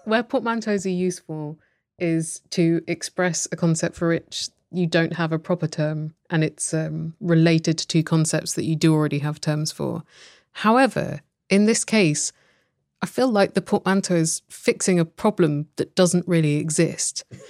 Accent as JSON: {"language": "English", "country": "United Kingdom", "lives_now": "Tucson, United States", "said": "And I come from Britain, which does not have such a binary road naming system."}